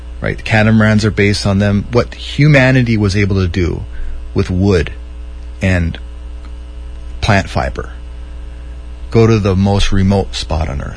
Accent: Wailua, Hawaii, United States; I grew up in Wailua. Tahitian prawn and tucanary tilapias whack that place.

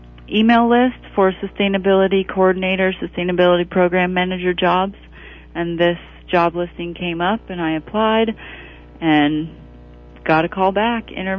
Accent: Illinois, United States; Well, I grew up in Illinois, and I went to school in a few different places, California, Colorado, eventually made my way back to Illinois

